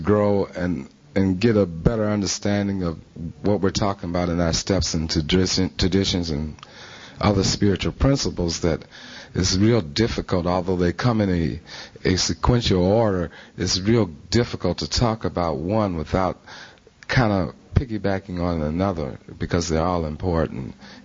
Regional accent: Detroit, Michigan, United States; I'm from Detroit, Michigan.

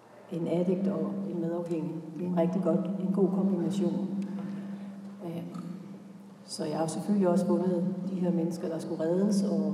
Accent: Esbjerg, Region of Southern Denmark, Denmark; Jeg kommer jo så fra Esbjerg.

